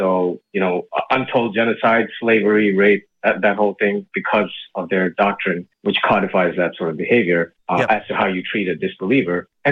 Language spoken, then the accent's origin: English; India; we're asking as Indians, and I'm an Indian, we're asking for secularism.